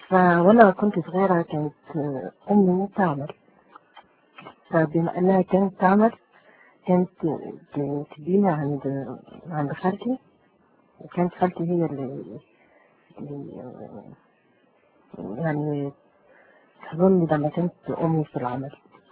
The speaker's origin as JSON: {"language": "Arabic", "country": "Algeria", "said": "وبعدين مرت سنين ودخلت المدرسة الابتدائي، وكان عندنا في يعني حتى دلوقتي احنا عندنا في الجزائر"}